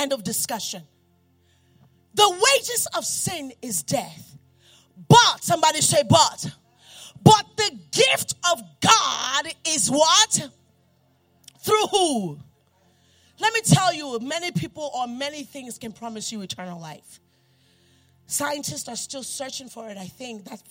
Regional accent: New York, United States; And they do it in New York too. I'm from New York.

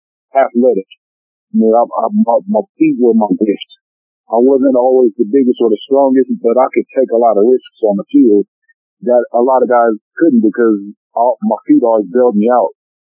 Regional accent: Oakland, California, United States; I grew up in the Bay Area in Oakland, and I didn't come from a lot.

